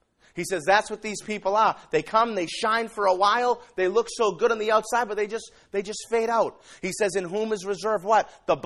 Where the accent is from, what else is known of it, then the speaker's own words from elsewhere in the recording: Revere, Massachusetts, United States; in Revere Beach where I'm from. I don't know what's going on over there. So, not that, you know, I'm from Revere, so I'm not knocking yourself.